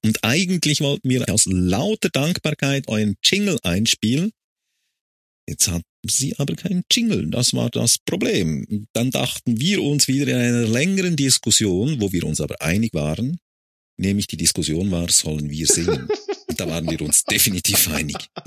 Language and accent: German; Switzerland; Wir sind Schweizer, langsam wir Schweizer.